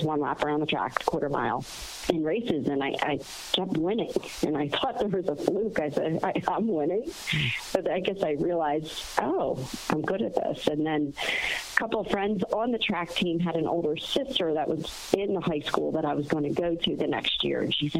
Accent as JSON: {"language": "English", "town": "Philadelphia", "region": "Pennsylvania", "country": "United States", "tie": "born or raised there", "said": "Yeah, so because we grew up in Philadelphia, they didn't have charter schools back then."}